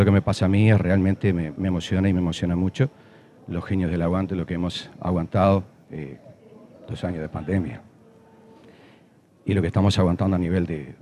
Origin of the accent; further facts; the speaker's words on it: Uruguay; los uruguayos somos todos muy nos las ingeniamos para todo.